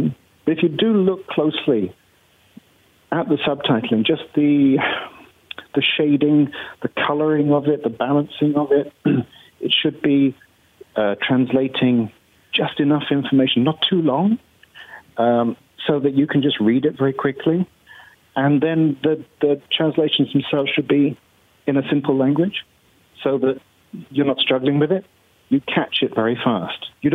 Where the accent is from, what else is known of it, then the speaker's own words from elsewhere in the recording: Malaysia; as a Malaysian